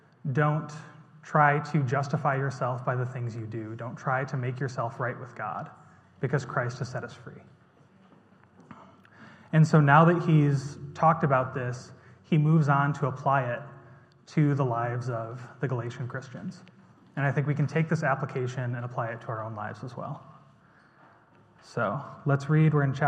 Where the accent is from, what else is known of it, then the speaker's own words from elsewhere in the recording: United States; moved away as an adult; now in Austria; I'm from the United States. I've been here for the last year and a half in Austria teaching English